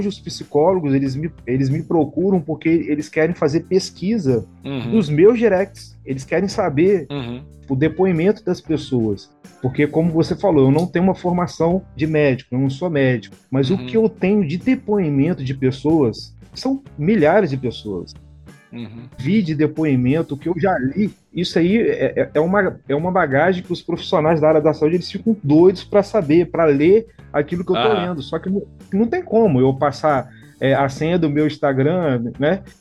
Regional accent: Campos dos Goytacazes, Rio de Janeiro, Brazil; Sim, sou natural daqui.

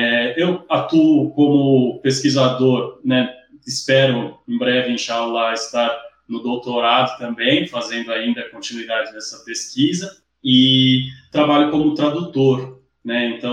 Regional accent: São Paulo, Brazil; tenho 33 anos, sou de São Paulo

